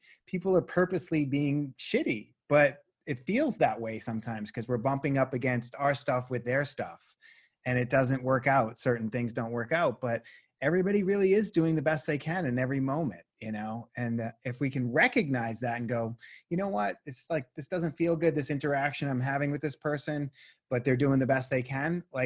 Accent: Boston, Massachusetts, United States; moved away as an adult; also born or lived in Los Angeles; now in Bend, United States; I moved to Bend, Oregon 2 years ago now, and I was in LA for 23 years, and before that, I grew up in Boston for 23 years.

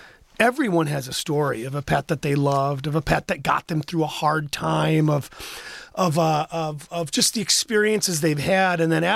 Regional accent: New Jersey, United States; also born or lived in West Michigan; So I was born in West Michigan, grew up in New Jersey.

